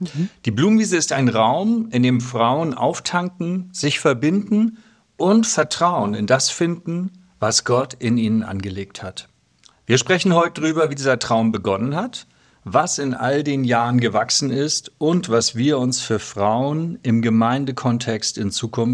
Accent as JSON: {"language": "German", "region": "Hamburg", "country": "Germany", "said": "aus Hamburg"}